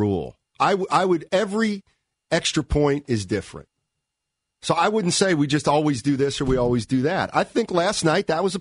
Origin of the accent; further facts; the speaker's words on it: East Coast, United States; I'm from the East Coast, and that's 100% true.